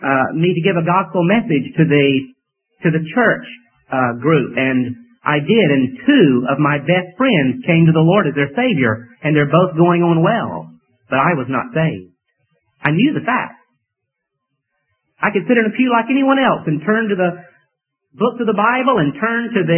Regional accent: Atlanta, Georgia, United States; I was raised in Atlanta, Georgia. I think I mentioned the other Wednesday evening. And I was raised in a Christian home.

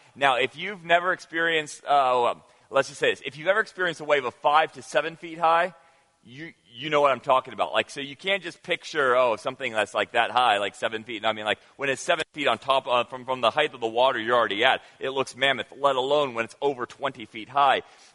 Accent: Senegal; As a child growing up in Senegal, one of my favorite activities

